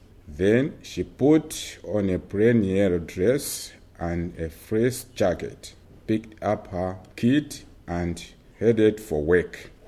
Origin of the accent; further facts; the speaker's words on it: Mangochi, Central Region, Malawi; born there; English is a second language; Me, I was born in Mangochi. It's central. It's a Lulu, not urban, but Lulu.